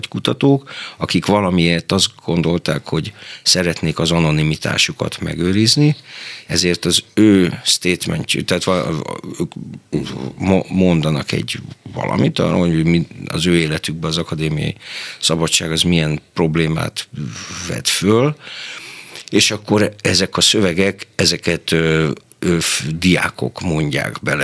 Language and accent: Hungarian; Hungary; Hát Magyarországról jövök, érted?